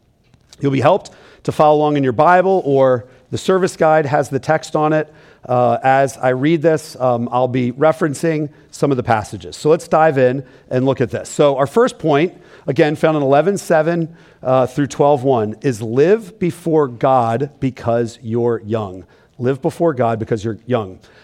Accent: Philadelphia, Pennsylvania, United States; You see, I'm from Philadelphia, and in Philly, you communicate in a very simple, straightforward, succinct, you might even say superior manner.

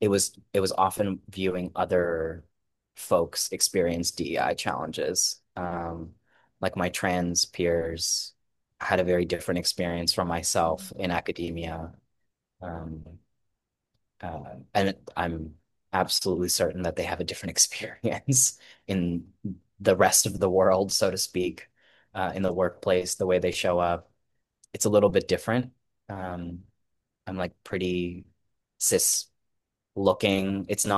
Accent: Winnipeg, Manitoba, Canada; now in Montreal, Canada; I grew up in Winnipeg. If I was still living in Winnipeg, it was a little different.

